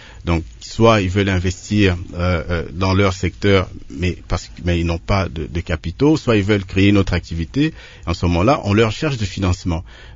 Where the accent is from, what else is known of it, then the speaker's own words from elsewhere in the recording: Sankuru, DR Congo; moi je viens du Sankuru